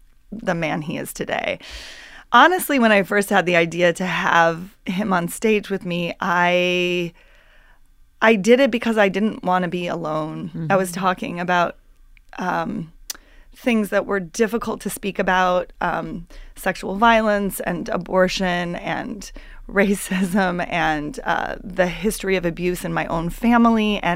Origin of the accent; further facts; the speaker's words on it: Wenatchee, Washington, United States; It's a recreation of the American Legion Hall in my hometown, Wenatchee, Washington, the apple capital of the world.